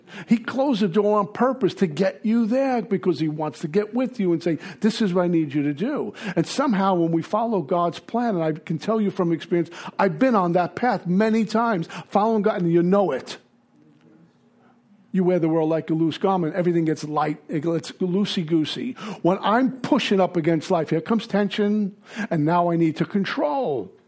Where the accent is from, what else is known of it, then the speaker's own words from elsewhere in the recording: Brooklyn, New York, United States; And I sound like a Neanderthal because I'm from Brooklyn.